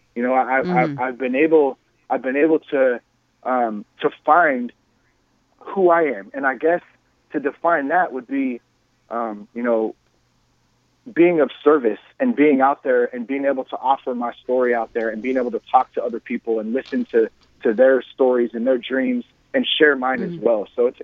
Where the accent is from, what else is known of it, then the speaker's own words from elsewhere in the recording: California, United States; I'm from Northern California, so I mean, I'm California to the fullest, born and raised here.